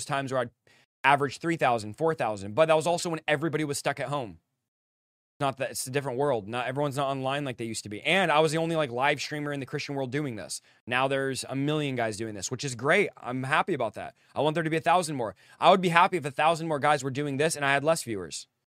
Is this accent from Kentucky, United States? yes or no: no; California, United States; I'm not from Stockton. I live, you know, about 45 minutes to an hour away, but I'm from Central California.